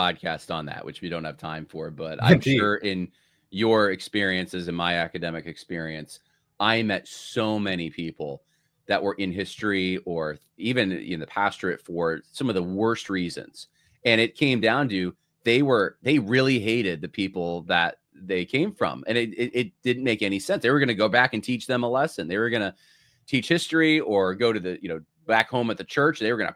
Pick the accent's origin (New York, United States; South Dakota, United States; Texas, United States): New York, United States; You know, I grew up in New York, so I would be like, man, you haven't even, you don't know what you're talking about, man.